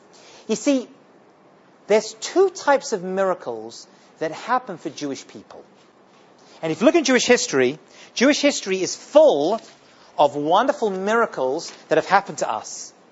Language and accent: English; England, United Kingdom; Okay, now, I'm from England